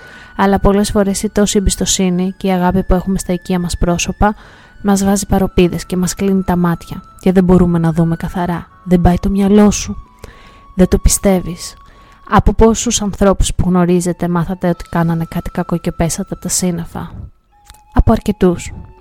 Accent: Western Greece, Greece; Εγώ ζω, το χωριό μου είναι στον προστατευμένο υδροβιότοπο Κοτιχείου Στροφιλιάς.

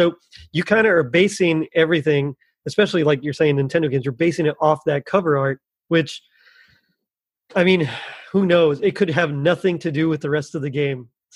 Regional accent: Texas, United States; So like you mentioned, I am from South Texas. And so the closest like basketball team was like the Spurs. Of course, they're in San Antonio.

